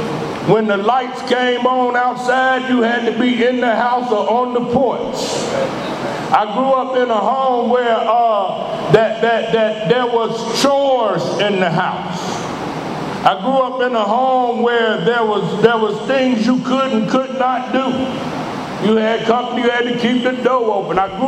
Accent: Chicago, Illinois, United States; I am from Chicago, Illinois, right? Born and raised in Chicago.

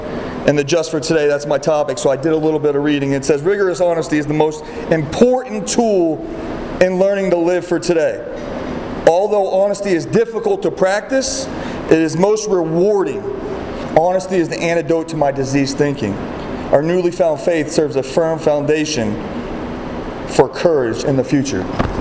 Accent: Florida, United States; I was born and raised in Florida. Grew up a kid that was always good at sports.

